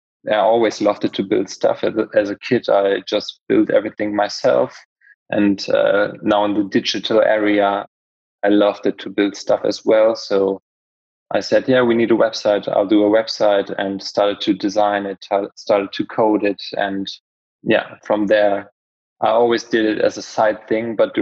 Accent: Paderborn, North Rhine-Westphalia, Germany; English is a second language; now in Cologne, Germany; I'm based in the center of Germany, kind of in Cologne. Born and raised in Paderborn. It's a smaller town, also not very far from here.

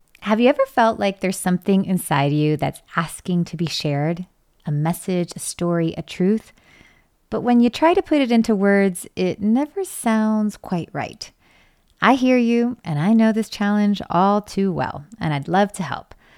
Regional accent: Miami, Florida, United States; So for example, I grew up in Miami in a very Cuban Catholic community.

